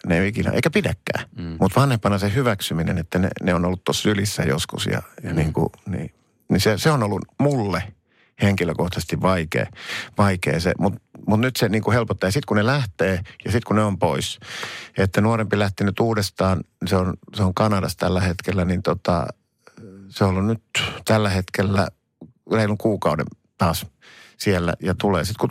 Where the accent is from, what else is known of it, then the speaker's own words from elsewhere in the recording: Helsinki, Uusimaa, Finland; kun mä oon helsinkiläinen.